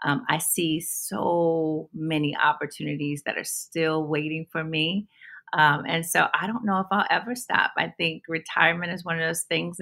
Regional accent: Houston, Texas, United States; also born or lived in Phoenix / Cleveland; I grew up in Houston, Texas. So I tell people I grew up in Sunnyside, South Park, and Third Ward, Houston, because my family did move around a lot.

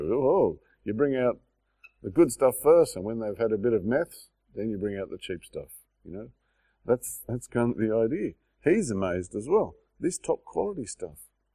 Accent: Australia; We share if we're Australian. We know what a galar is.

